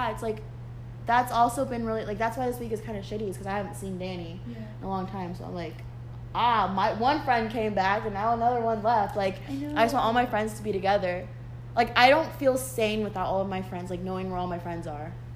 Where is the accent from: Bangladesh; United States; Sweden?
United States; Illinois; In Illinois.